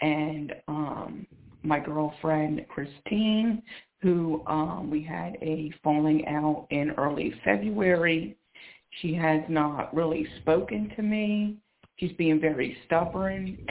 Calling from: Philadelphia, Pennsylvania, United States; Philadelphia, PA.

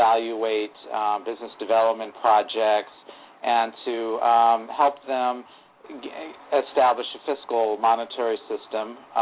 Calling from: Hawaii, United States; I'm calling from Hawaii.

